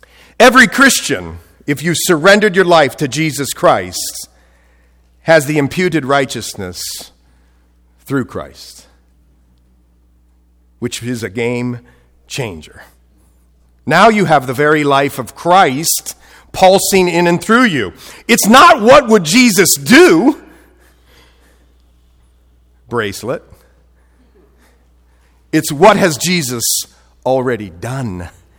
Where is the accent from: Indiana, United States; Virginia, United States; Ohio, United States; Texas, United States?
Ohio, United States; Columbus; I'm from Columbus, Ohio, okay? Originally.